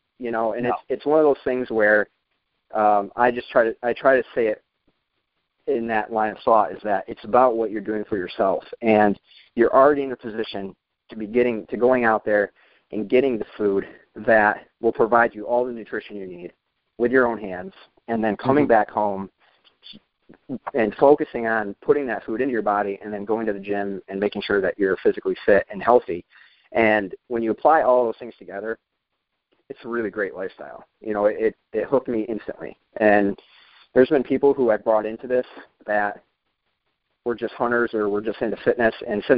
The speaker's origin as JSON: {"language": "English", "region": "New York", "country": "United States", "said": "And I'll tell them I'm from New York"}